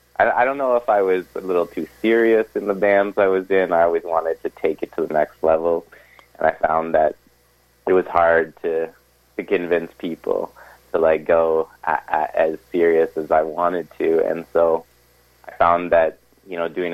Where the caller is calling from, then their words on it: Toronto, Ontario, Canada; I'm calling from Toronto.